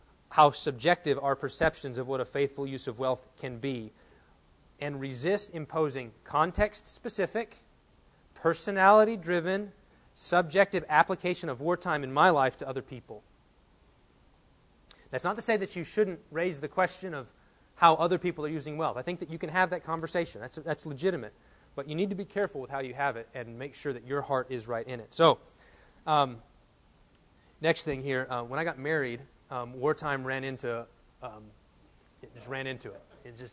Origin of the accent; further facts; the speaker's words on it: Texas, United States; from Texas. Just got married, been married about a month